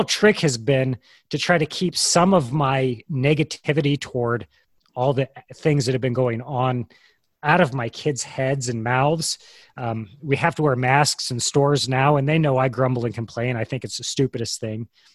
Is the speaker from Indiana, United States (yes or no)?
yes; Indiana, United States; I'm from Indiana, you know.